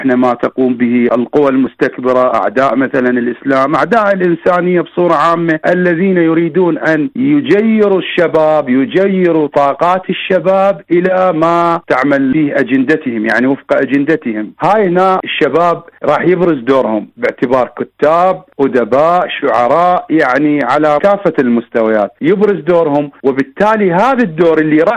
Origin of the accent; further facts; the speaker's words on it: Iraq; عندنا في العراق